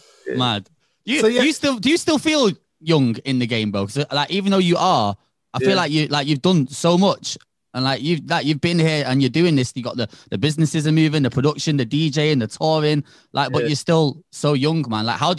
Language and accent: English; Manchester, North West England, United Kingdom; You guys are in my hometown, actually. You guys are in Manchester, man, for Park Life.